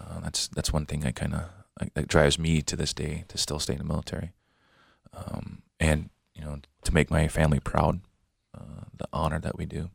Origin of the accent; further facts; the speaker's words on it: Bad River Indian Reservation, Wisconsin, United States; moved away as an adult; also born or lived in Madison; I'm originally from Bad River Indian Reservation up in northern Wisconsin. I grew up there pretty much all my life until I went to military when I was 18 years old. I was born in Madison, Wisconsin.